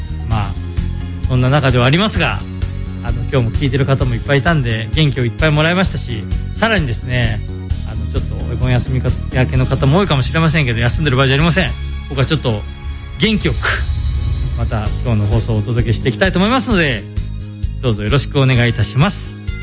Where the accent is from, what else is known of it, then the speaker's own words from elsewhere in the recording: Toyohashi, Aichi, Japan; also born or lived in Toyone; みゆき小学校、高志台中学校、豊橋南高校出身なんですね。まあまあ、コテコテの豊橋なんですけど、まあ、小さい頃はちょっと豊根村にいましたが、